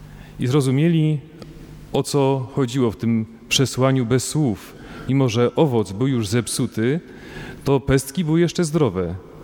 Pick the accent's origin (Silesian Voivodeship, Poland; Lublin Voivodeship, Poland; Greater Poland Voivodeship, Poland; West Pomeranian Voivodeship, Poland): Silesian Voivodeship, Poland; Pochodzę z diecezji bielsko-żywieckiej.